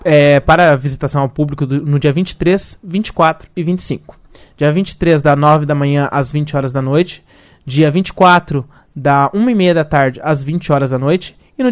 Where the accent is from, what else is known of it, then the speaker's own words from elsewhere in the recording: Cascavel, Paraná, Brazil; Nasci em Cascavel, sou aqui do bairro até mesmo, nasci aqui no bairro, então toda a minha vida...